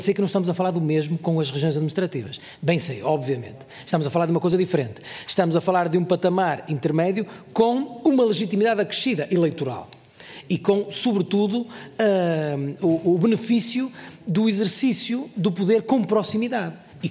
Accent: Norte, Portugal; Por exemplo, no Norte, região de onde eu sou, a circunstância de não haver estes patamares intermédios, não há interlocutor.

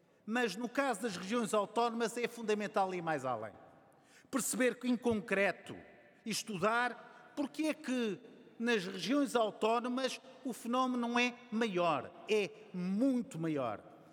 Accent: Azores, Portugal; Outras há, de onde eu venho, dos Açores, ou da região autónoma da Madeira, onde tudo novo acontece.

